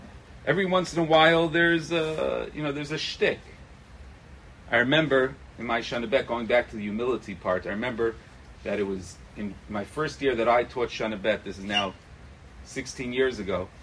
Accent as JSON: {"language": "English", "town": "Brooklyn", "region": "New York", "country": "United States", "tie": "born or raised there", "said": "I grew up in Brooklyn, and the yeshivas that I went to were good"}